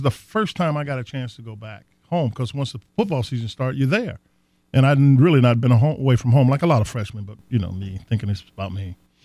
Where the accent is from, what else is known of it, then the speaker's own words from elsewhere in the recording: Illinois, United States; I'm from Illinois, and he's from Ohio